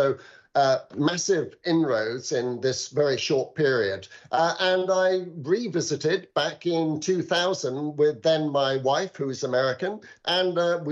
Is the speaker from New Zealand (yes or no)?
no; Yorkshire and the Humber, United Kingdom; I am from Yorkshire originally.